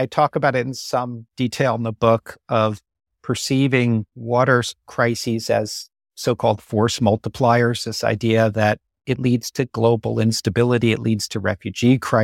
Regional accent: New York, United States; Well, I was born and raised in New York, and so I know what it's like to live there.

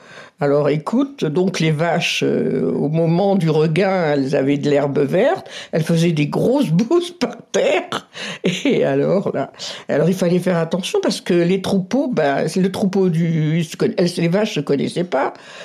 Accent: Faux-la-Montagne, Nouvelle-Aquitaine, France; born there; Ah, je suis née à Faux, oui.

